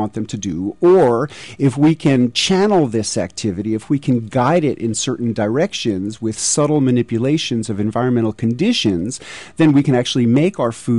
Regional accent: New York City, New York, United States; growing up in New York City, sour pickles, kosher dill pickles, which are products of fermentation, were just one of my favorite foods.

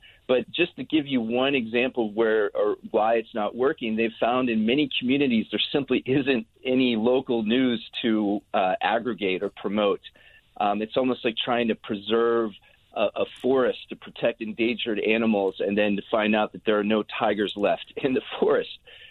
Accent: Pittsburgh, Pennsylvania, United States; My hometown of Pittsburgh, the Post-Gazette now delivers 5 days a week instead of all seven.

